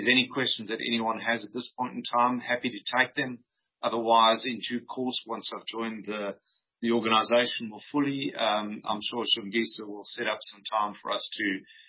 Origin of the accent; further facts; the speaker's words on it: South Africa; I am South African. I have lived in a number of countries around the world, so I consider myself a bit of a global citizen in that respect.